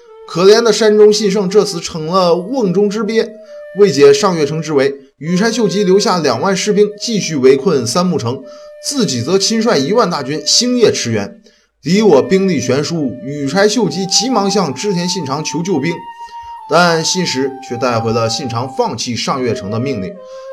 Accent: China; 大概相当于我们中国人俗称的这个天打五雷轰的效果。

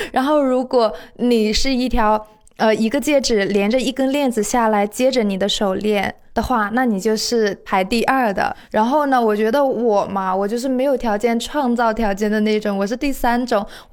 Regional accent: Jinan, Shandong, China; 这就是我想起我对山东的老家，就济南的春天的感觉。因为我们老家的那个乡村的南面是有4-5座山的

